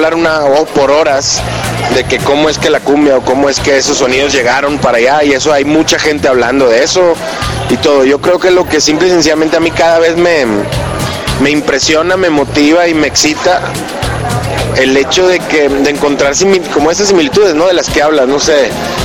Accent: Monterrey, Nuevo León, Mexico; la música, en particularmente de donde yo vengo, de Monterrey, Nuevo León, la región noreste del país, del norte de México

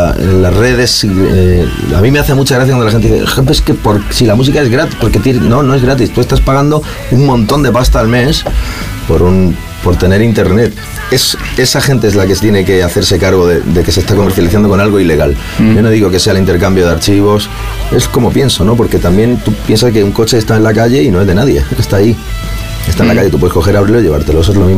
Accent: Murcia, Region of Murcia, Spain; moved away; Nosotros somos de Murcia, yo hace 12 años que no vivo en la ciudad. Cuando me fui de Murcia era una cosa y ahora vuelvo y alucino.

